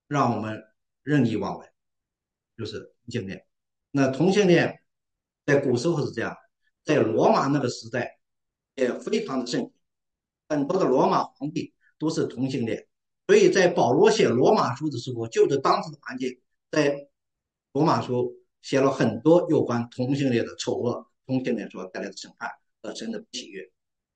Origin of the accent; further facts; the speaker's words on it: China; 就像我们移民，尤其我们中国人比较内敛一点，啊，印度人好像好一点，到了第三代可以介入政治。